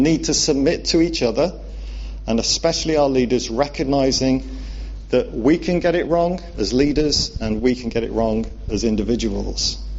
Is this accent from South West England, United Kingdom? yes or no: no; Wales, United Kingdom; Although growing up in Wales, I was sometimes given that impression.